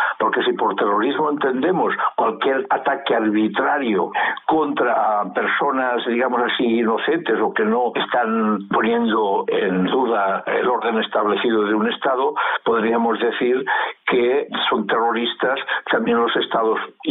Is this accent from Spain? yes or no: yes; Spain; tanto los maquis como la oposición en mi país, en España, contra el gobierno fascista del general Franco?